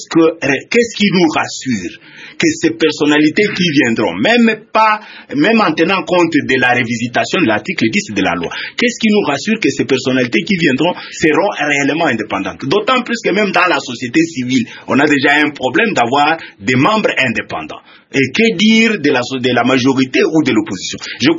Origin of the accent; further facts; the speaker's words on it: DR Congo; surtout chez nous, à RDC.